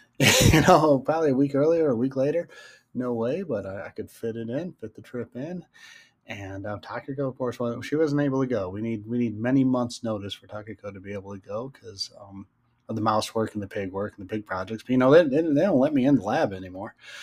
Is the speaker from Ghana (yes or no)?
no; United States; as an American, you think I'd know things better than that.